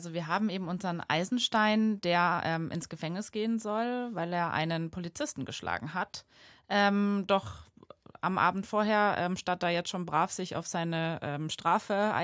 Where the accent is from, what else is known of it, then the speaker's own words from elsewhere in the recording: Bavaria, Germany; ich komme aus Bayern.